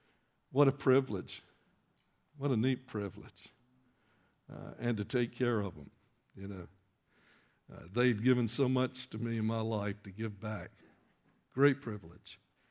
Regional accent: Greenwood, United States; Came back, and a fellow in my hometown, he was from Ohio, but he'd lived in Greenwood since I was about 10 or 11, kind of a second father to me.

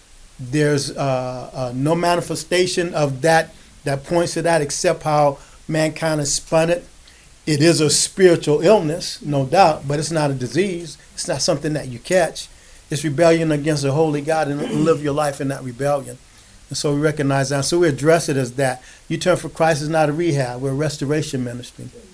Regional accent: Los Angeles, California, United States; I grew up in South Central Los Angeles back in the 60s. I was there for the 65 riot, for the 92 riot. I'm a homeboy from the hood.

